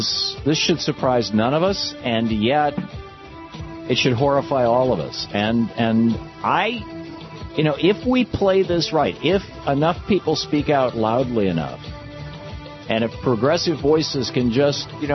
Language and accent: English; Michigan, United States; I was born in Michigan. I spent my first 27 years there. It's my home state.